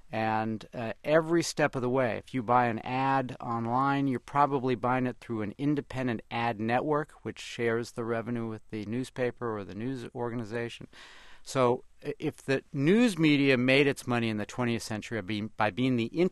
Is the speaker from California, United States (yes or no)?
yes; San Francisco, California, United States; also born or lived in Los Angeles; My hometown newspaper, the San Francisco Chronicle, closer to 60, 65% of the newsroom is gone.